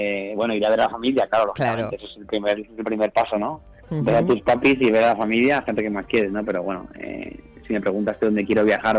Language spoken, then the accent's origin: Spanish; Albacete, Castilla-La Mancha, Spain; born there; now in Madrid, Spain; En Madrid, que es donde vivo, donde resido. La verdad que Albacete es una ciudad donde nací, pero hace muchos años que no vivo ahí, desde los 18 años, que me fui a estudiar fuera